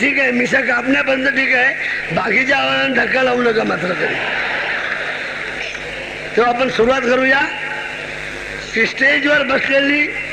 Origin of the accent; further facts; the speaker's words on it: Kolhapur, Maharashtra, India; also born or lived in Pune; माझा जन्म जरी पुण्यामध्ये झाला असला तरी मी घडलो कोल्हापुरात ना.